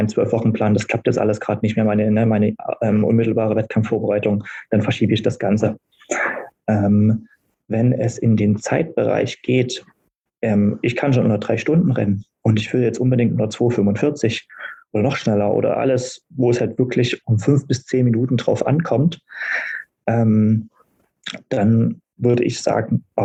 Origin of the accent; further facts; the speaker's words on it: Berlin, Germany; zum Berlin-Marathon selbst in meiner Heimatstadt